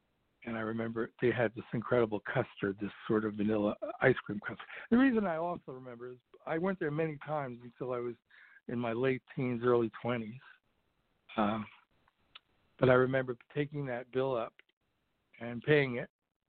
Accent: Brooklyn, New York, United States; moved away; I'm originally from Brooklyn and moved out west in the early 70s.

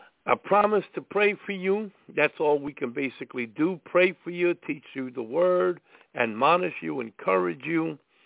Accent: Brooklyn, New York, United States; because she's from the Bronx. I'm from Brooklyn.

